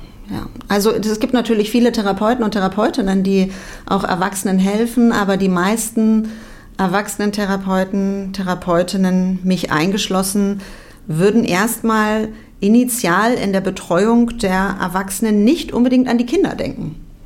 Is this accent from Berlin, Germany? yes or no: yes; Berlin, Germany; now in Erfurt, Germany; Ja, ich komme ja aus Berlin, ja, eine sehr, sehr große Stadt, eine sehr volle Stadt, eine sehr laute Stadt.